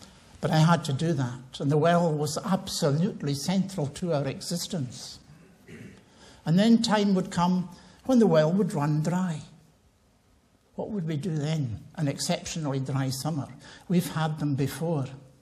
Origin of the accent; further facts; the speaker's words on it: Tiree, Scotland, United Kingdom; When I was a boy growing up in Tyree